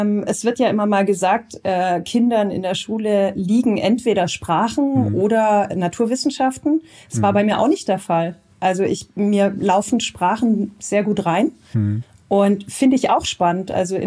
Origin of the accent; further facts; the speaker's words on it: Sindelfingen, Baden-Württemberg, Germany; now in Karlsruhe, Germany; ich komme ursprünglich aus Sindelfingen und bin 91 nach Karlsruhe gezogen. Also Abi habe ich dann 97 gemacht in Karlsruhe, genau.